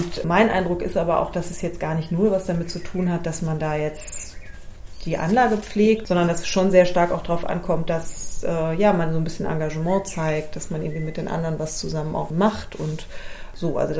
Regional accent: West Germany, Germany; Diese Erfahrung jetzt mal so als Wessi, so ein bisschen so die Orchidee zu sein und das Ungewöhnliche und das etwas Komische, das finde ich ehrlich gesagt auch mal ganz gut.

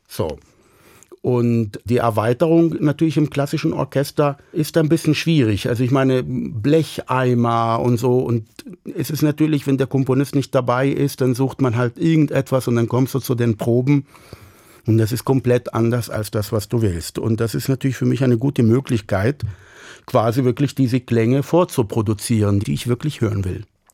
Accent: Palestine; German is a second language; moved away; Es kommen schon Stimmen vor, aber das sind eher Stimmen aus meiner alten Heimat. Das sind palästinensische Gesänge

